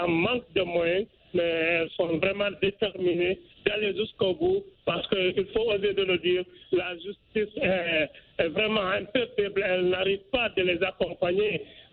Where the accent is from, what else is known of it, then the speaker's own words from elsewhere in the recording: Conakry, Guinea; Non, je suis de Conakry, à République de Guinée.